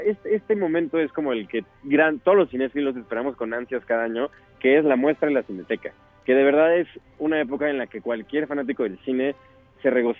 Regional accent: Mexico; y a veces se nos olvida como mexicanos eso siento.

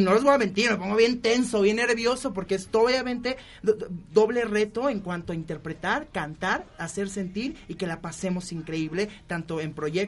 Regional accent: Los Angeles, California, United States; born there; Yo nací en Los Ángeles, hablo inglés, bueno, mi inglés es medio mocho pocho

